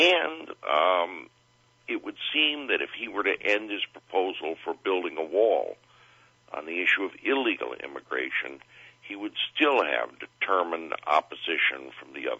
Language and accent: English; Connecticut, United States; Homer Cummings, from my home state of Connecticut.